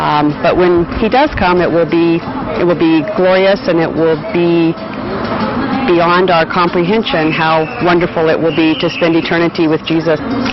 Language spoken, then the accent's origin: English; Phoenix, Arizona, United States; from Phoenix, Arizona.